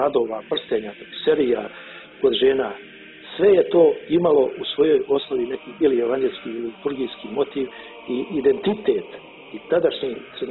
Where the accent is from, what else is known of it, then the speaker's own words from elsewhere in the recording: Herzegovina, Bosnia & Herzegovina; born there; Ja sam rođen u Hercegovini, to je jedan mentalitet, jedni ljudi, jedan kraj